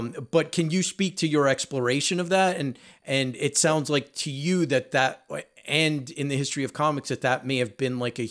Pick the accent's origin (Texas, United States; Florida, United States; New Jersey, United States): New Jersey, United States; Like I grew up on the East Coast in like North Jersey, like in New York City and stuff like that, but I still was kind of sheltered in a way